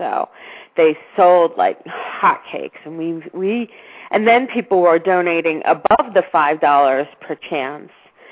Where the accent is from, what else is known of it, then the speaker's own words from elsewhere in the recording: New York, United States; moved away; I come from New York, man. In New York, you have the best kinds of shelters.